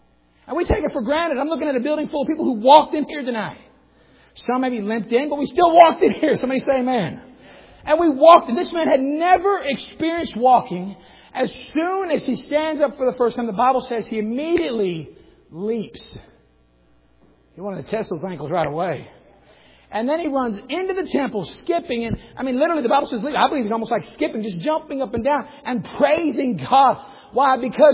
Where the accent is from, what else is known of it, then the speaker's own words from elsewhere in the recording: Florida, United States; born there; I was born in Florida. My dad was born in Florida.